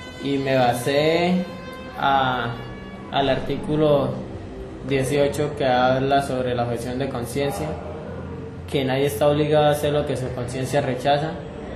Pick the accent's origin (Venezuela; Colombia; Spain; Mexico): Colombia; Saravena, Arauca; soy del municipio de Saravena, jurisdicción de Arauca.